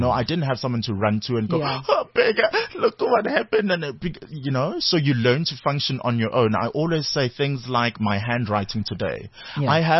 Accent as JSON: {"language": "English", "town": "Durban", "region": "KwaZulu-Natal", "country": "South Africa", "tie": "born or raised there", "said": "So we grew up calling my father tata, even though growing up in Durban"}